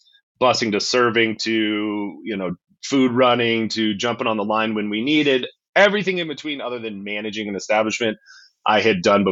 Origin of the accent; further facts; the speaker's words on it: Oklahoma, United States; now in Denver, United States; So I'm Osage from Northeast Oklahoma, but reside in Denver. So my community is back in Northeast Oklahoma.